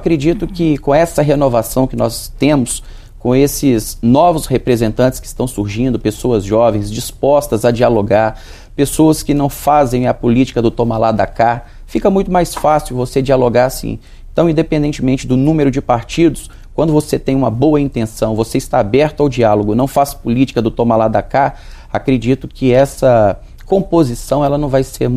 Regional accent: Minas Gerais, Brazil; eu como mineiro, né, moro em Minas Gerais, a gente precisa que o nosso estado dê certo

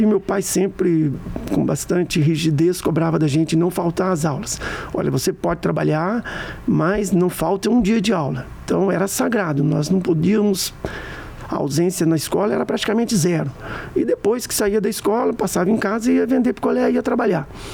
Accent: São João del Rei, Minas Gerais, Brazil; born there; eu nasci em São João del Rei, no distrito do Cajuru, que voltei lá recentemente, depois de muitos anos. A minha família é toda da região de São João del Rei.

